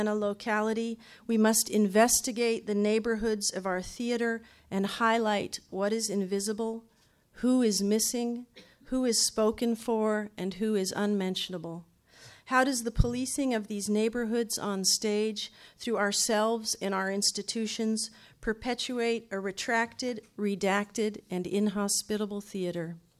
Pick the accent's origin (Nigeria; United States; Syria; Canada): United States; Kentucky; I grew up in Kentucky. Unlike most Kentuckians, I grew up with privilege. My father was a journalist and, as he liked to refer to himself, a gentleman farmer. I was raised on a small cattle farm